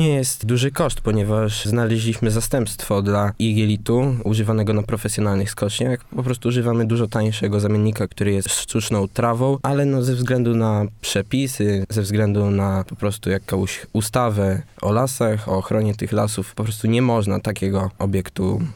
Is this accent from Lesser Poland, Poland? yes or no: no; Olsztyn, Warmian-Masurian Voivodeship, Poland; My tutaj jesteśmy z Olsztyna